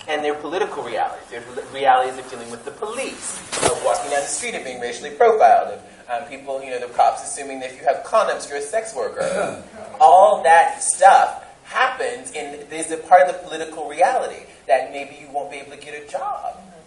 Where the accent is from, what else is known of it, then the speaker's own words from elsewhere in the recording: the South, United States; I'm from the South, so it's like, it's real.